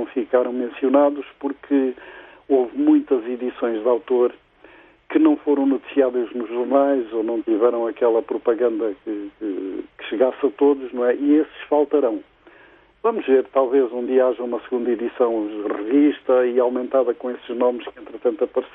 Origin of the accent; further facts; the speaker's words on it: Angola; born there; Eu nasci em Angola, tenho naturalidade portuguesa também, mas sou nascido em Angola